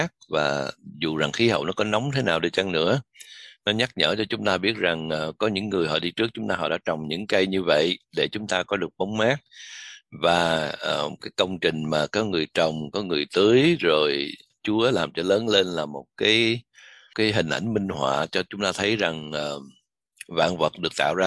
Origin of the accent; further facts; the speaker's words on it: Saigon, Ho Chi Minh City, Vietnam; tôi còn nhớ lúc còn nhỏ mà ở Sài Gòn tôi hay đi học trên con đường